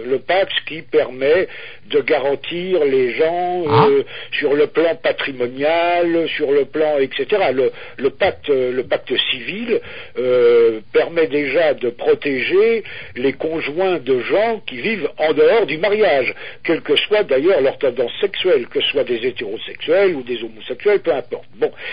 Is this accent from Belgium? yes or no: no; France; on ne peut pas le décréter tout seul en tant que Français.